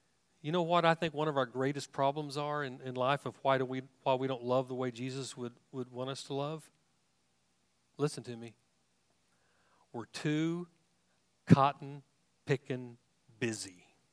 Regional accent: Hobart, Tasmania, Australia; I'm from Hobart, and I said extrapolate, and I grew up in the Blue Building.

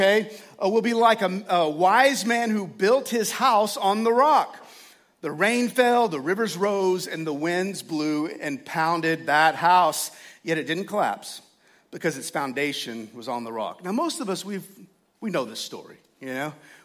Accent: Texas, United States; this is kind of cool because I'm from Texas and I'm weird.

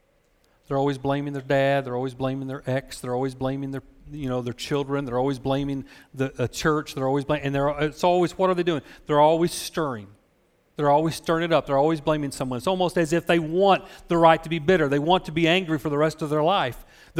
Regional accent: Hobart, Oklahoma, United States; When I grew up in Hobart, Oklahoma, there was a mainstay

